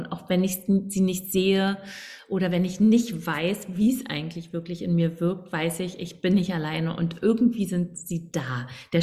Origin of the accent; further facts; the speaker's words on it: East Germany, Germany; weil ich komme aus dem Osten und wir konnten ja nicht viel reisen, außer nur eigentlich in vier Länder